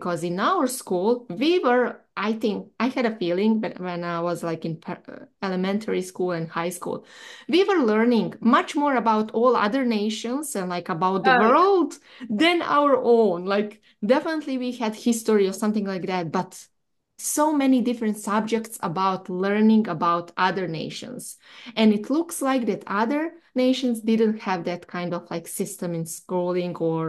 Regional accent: Bosnia & Herzegovina; I'm Serbian from Bosnia

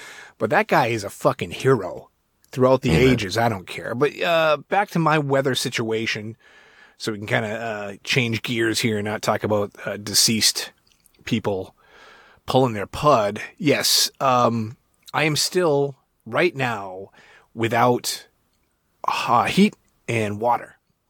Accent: New England, United States; I'm from New England originally, so I can, you know, handle this stuff.

